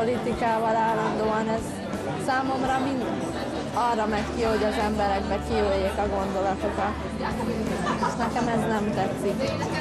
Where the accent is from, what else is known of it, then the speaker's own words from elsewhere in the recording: Hungary; Én egyébként nagyon büszke vagyok arra, hogy magyar vagyok, és mindig alig várom, hogy magyarul beszélhessek a hajón. Én imádok magyarul beszélni, és a leggyönyörűbb nyelvnek tartom a mai napig.